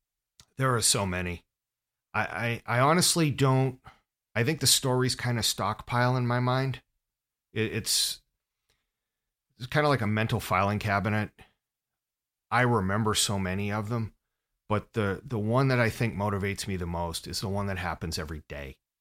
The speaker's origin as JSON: {"language": "English", "town": "Boston", "region": "Massachusetts", "country": "United States", "said": "as a sports fan, sure, I'm from Boston, I was bummed."}